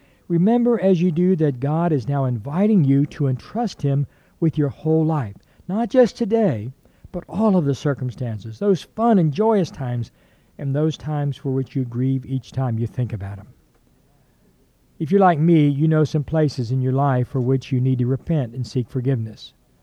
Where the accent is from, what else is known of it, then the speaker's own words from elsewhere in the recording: Mondaro, Ohio, United States; I was a teenager in my hometown of Mondaro, Ohio, and I can clearly remember coming to school that morning.